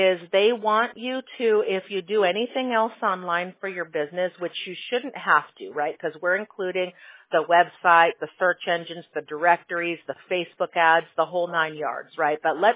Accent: Midwest, United States; I don't think after growing up in the Midwest that I'd ever want to live, you know, far from the beach again

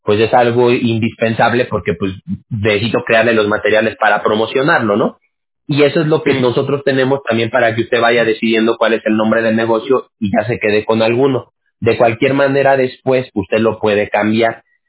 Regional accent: Aguascalientes, Mexico; also born or lived in Mexico City; no soy de allá, pero yo nací en la Ciudad de México y me crié en Aguascalientes, pero conozco muy bien Veracruz

